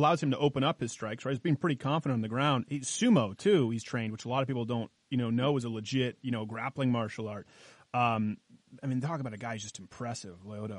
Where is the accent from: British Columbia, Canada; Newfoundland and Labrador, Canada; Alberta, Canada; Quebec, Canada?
Quebec, Canada; So you're proud Brazilian, right? Well, I was raised in Quebec, French Quebec. And I'm American.